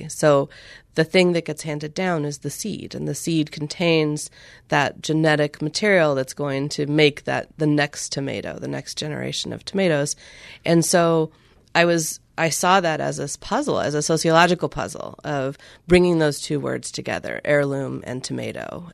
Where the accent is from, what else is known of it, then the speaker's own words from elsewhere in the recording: California, United States; even though I grew up in California and in the middle of all kinds of agriculture.